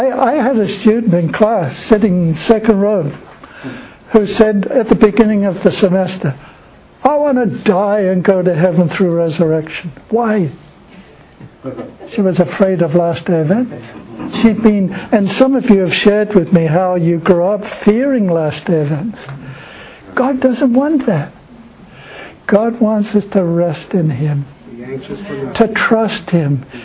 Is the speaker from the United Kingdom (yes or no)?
yes; England, United Kingdom; I grew up in England.